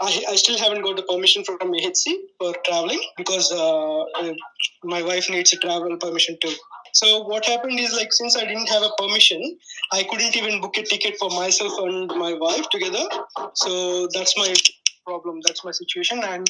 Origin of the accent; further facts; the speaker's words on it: Hyderabad, Telangana, India; now in Maidstone, Australia; I'm a resident of Maidstone, Victoria, back in Australia, but I'm from South India, Hyderabad.